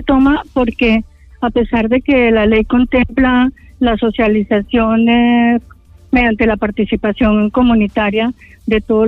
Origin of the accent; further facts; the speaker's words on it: Guaviare, Colombia; nosotros acá en el Guaviare no sé qué es lo que pasa, que somos también colombianos